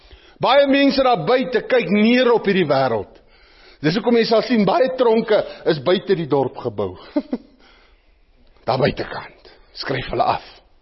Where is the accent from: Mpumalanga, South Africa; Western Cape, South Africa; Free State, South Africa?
Free State, South Africa; Bloemfontein; Ons is van Bloemfontein af, partij van ons.